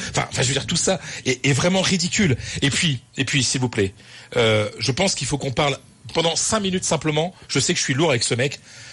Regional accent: France; now in Spain; moi, je suis français. Ça fait 25 ans que je suis en Espagne, mais je suis 100% français.

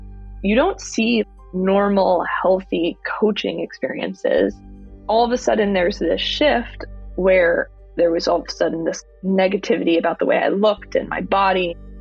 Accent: New York, United States; I'm from New York and I lived in New York.

